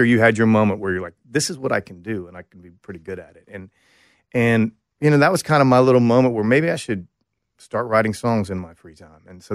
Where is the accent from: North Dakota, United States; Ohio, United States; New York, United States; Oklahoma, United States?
Oklahoma, United States; You know, I went to college in Texas, and I grew up in Oklahoma, so I loved country music anyway.